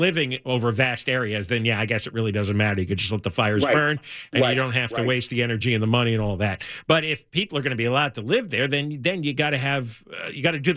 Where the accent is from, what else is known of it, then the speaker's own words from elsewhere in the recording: Northeast, United States; And, you know, I grew up there in the Northeast.